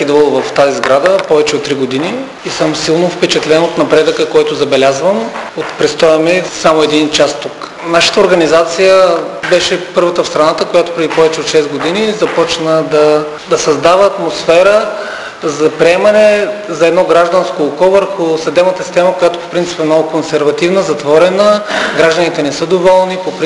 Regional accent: Varna, Varna Province, Bulgaria; Аз идвам от Варна

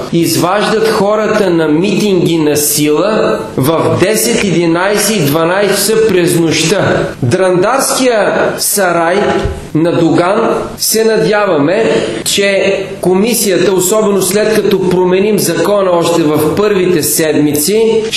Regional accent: Blagoevgrad, Blagoevgrad Province, Bulgaria; а дойде при мен, в моя роден край Благоевград

